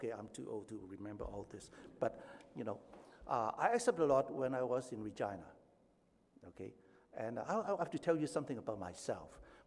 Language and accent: English; Hong Kong; now in Canada; I was born and raised in Hong Kong.